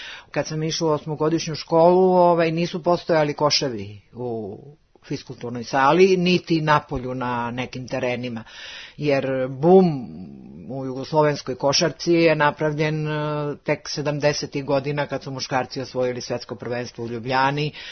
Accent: Irig, Vojvodina, Serbia; zato što sam odrasla u Irigu kod bake

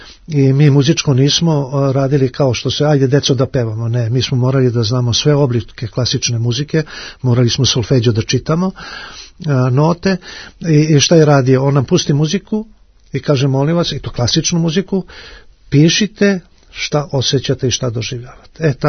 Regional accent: Obrenovac, Belgrade, Serbia; ja sam iz Obrenovca rodom, a moj otac je iz sela Zvečke pokraj Obrenovca 4 km.

